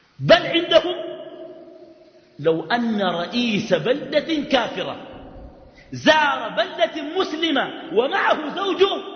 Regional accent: Sudan; ولكن الجمهور عندنا في السودان ناس الإستاذ

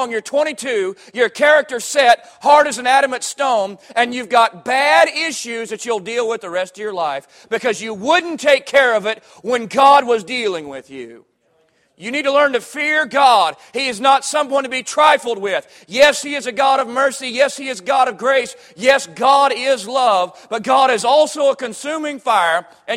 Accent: Florida, United States; I grew up in Florida, and we don't have ice there.

